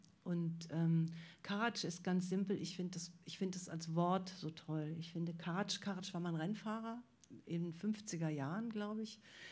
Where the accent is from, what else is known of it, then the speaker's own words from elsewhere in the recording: Schwelm, North Rhine-Westphalia, Germany; ich bin relativ früh aus Verzweiflung zum Lesen gekommen, weil das so öde war in der Stadt, aus der ich komme, also die Stadt auch von … die Stadt heißt Schwelm